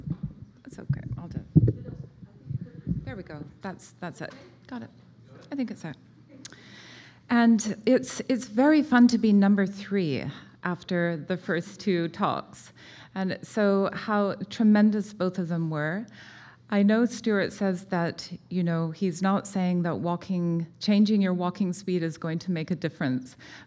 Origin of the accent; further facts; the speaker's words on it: Edmonton, Alberta, Canada; And I grew up in Edmonton, and my father was a general surgeon there.